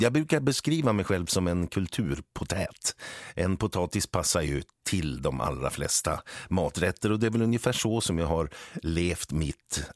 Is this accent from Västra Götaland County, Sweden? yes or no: no; Härnösand, Västernorrland County, Sweden; Jag är född på Kronholmen, eller inte född, jag är född på BB, men uppvuxen på Kronholmen i Härnösand.